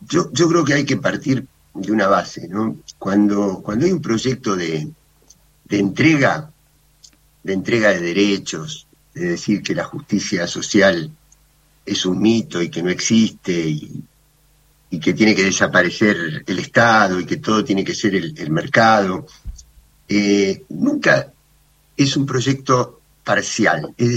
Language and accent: Spanish; Argentina; somos nosotros, los argentinos.